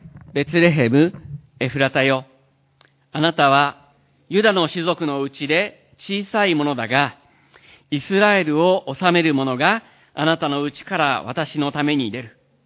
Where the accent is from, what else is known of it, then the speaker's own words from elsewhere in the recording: Tokyo, Japan; also born or lived in Osaka; 4歳までいた大阪が、まあ、今でも行くとですね、大阪に行くと、ああ、自分はここで生まれたのかなって、そんな、感慨深い思いになりますけれども